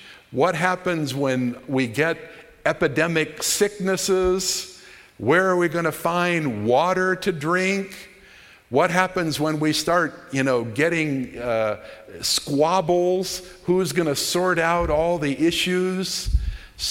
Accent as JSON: {"language": "English", "country": "United States", "said": "And tonight, as I'm speaking as an American, probably one of the greatest sins in the United States and still suffering the consequences was slavery."}